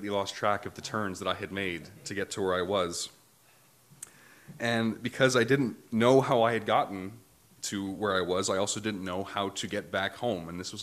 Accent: Ottawa, Ontario, Canada; Yeah. So I'm originally from Ottawa.

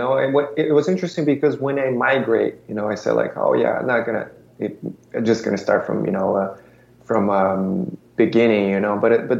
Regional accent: Brazil; moved away as an adult; now in United States; I was born and raised in Brazil

